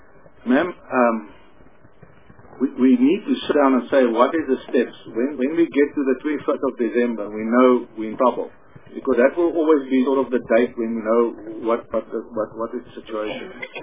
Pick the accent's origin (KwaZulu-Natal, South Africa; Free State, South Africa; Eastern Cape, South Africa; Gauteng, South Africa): Free State, South Africa; I grew up on the Free State. I eat my pop every day.